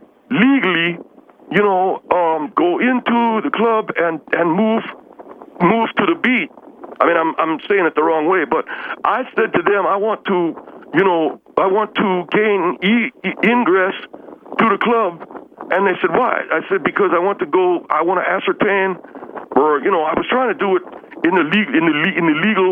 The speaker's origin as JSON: {"language": "English", "town": "Monterey Park", "region": "California", "country": "United States", "said": "I'm not from there, no, I'm from Monterey Park, but I spent a lot of time there, I should say."}